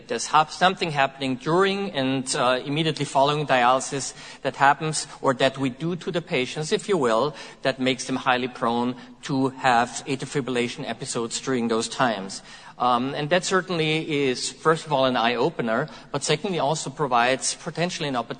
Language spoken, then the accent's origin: English; Vienna, Austria; I'm citing a very nice paper from my hometown, that's Vienna, Austria